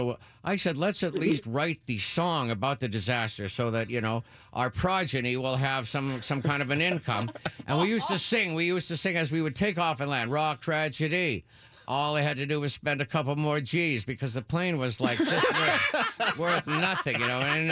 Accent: Thunder Bay, Ontario, Canada; moved away; I go, you know, and I go up to my hometown, Thunder Bay, about once

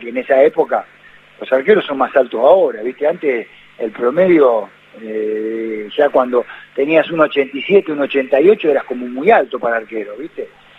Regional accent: Lima, Buenos Aires Province, Argentina; Lima es partido de Zárate

